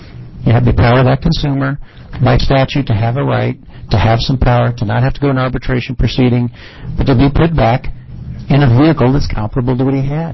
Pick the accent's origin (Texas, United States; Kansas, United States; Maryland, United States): Kansas, United States; That's Missouri. I'm from Kansas.